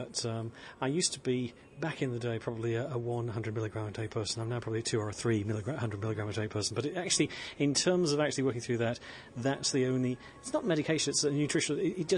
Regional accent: Middlesbrough, North East England, United Kingdom; with Lisa in Middlesbrough, which is a wonderful place. Obviously, it's my hometown.

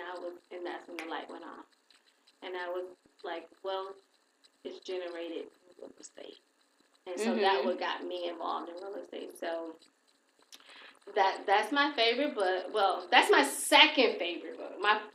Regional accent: Saginaw, Michigan, United States; because they're downstate in the Detroit area, because, you know, I'm from Saginaw, mm-hmm. so we have some people in Saginaw

